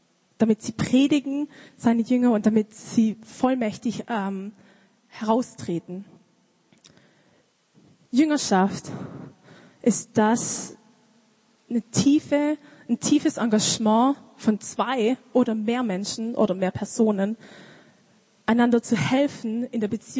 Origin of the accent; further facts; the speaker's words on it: Stuttgart, Baden-Württemberg, Germany; Ich komme aus Stuttgart. Vielleicht werdet ihr es während ich rede ein bisschen hören.